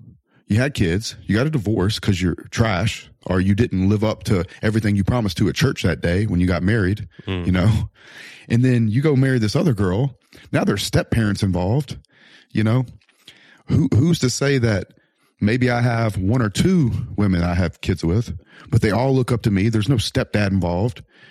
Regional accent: Louisiana, United States; South Louisiana. Yeah. You ever been to Louisiana?

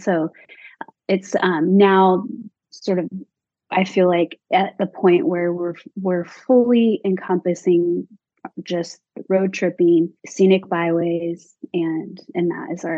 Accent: Bellingham, Washington, United States; I consider myself a Washingtonian because I've lived here since I was 12. And so I grew up here in Northwest Washington, Bellingham area.

